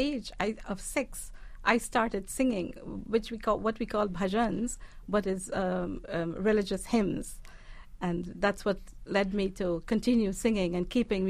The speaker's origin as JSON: {"language": "English", "country": "Guyana", "tie": "born there", "said": "I was born in Guyana, South America."}